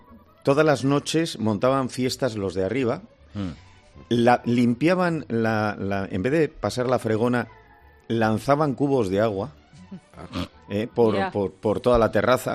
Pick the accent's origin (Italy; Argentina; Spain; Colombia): Spain; Bilbao, Basque Country; yo soy de Bilbao